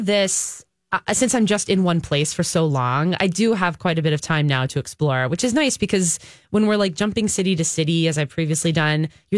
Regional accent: Redondo Beach, California, United States; moved away as an adult; now in New York City, United States; I grew up in Southern California near L.A. actually, in Redondo Beach.

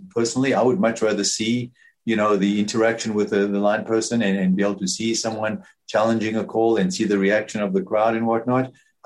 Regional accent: South Africa; moved away as an adult; now in United States; I grew up in South Africa

